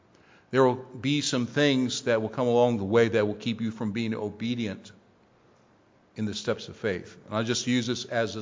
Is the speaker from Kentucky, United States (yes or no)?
no; Canton, Ohio, United States; I worked back in my hometown in Canton, Ohio for about a 2-year period